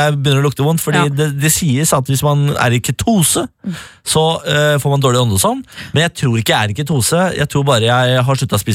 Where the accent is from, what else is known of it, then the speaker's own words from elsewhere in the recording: Drammen, Buskerud, Norway; Så skal jeg som drammenser eller bare innbygger i Drammen by nå bevege meg til